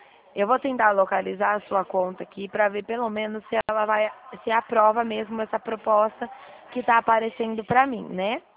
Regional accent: Presidente Prudente, São Paulo, Brazil; Eu sou de Presidente Prudente.

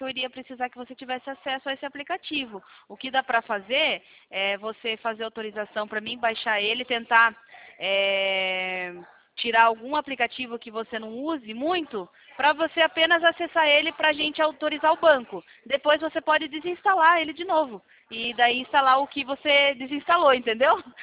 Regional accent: Sorocaba, São Paulo, Brazil; Eu sou de Sorocaba.

